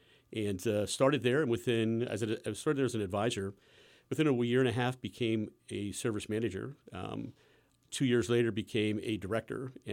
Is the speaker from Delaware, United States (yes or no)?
no; Bethlehem, Pennsylvania, United States; I'm born and raised in the Lehigh Valley. Bethlehem was my home for many years.